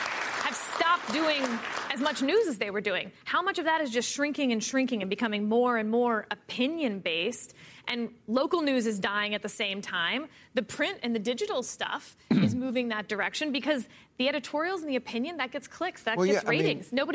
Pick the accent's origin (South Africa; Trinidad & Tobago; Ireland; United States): United States; Houston, Texas; I'm from Houston, Texas. I was without power for 2 weeks